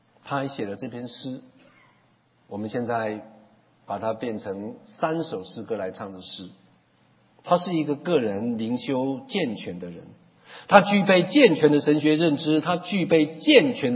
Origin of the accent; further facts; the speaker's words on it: Taiwan; 我就不行，我是台湾出来的哈。